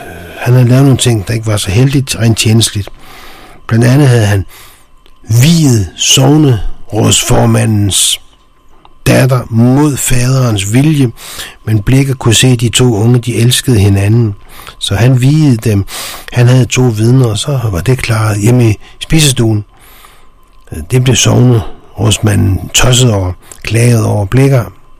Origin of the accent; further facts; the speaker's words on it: Copenhagen, Capital Region of Denmark, Denmark; De er også optaget i Valby, hvor jeg stammer fra